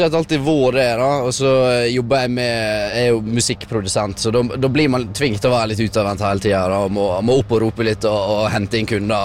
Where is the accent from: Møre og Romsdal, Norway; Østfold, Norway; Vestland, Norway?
Vestland, Norway; Åheim; Jeg vokste opp på Åheim, vet du, litt ut, helt ut mot Vestkapp, helt vest